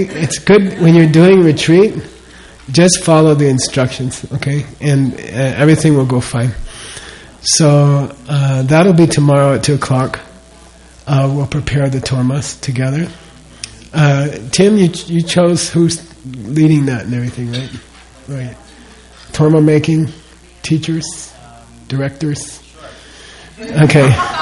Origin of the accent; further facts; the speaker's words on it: United States; And, you know, I grew up in America, and we don't believe in superstition very much.